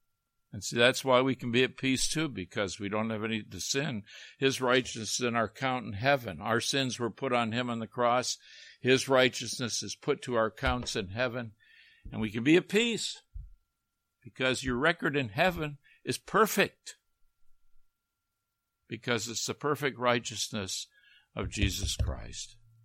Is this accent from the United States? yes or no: no; Canada; I grew up in Canada, and that was, we were under the Queen.